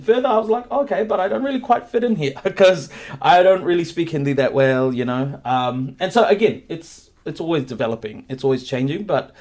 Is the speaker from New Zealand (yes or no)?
yes; Rotorua, Bay of Plenty, New Zealand; growing up in Rotorua, I was very into the New Zealand culture, right? Because there were no Indians or Fijian Indians or anyone yeah else around me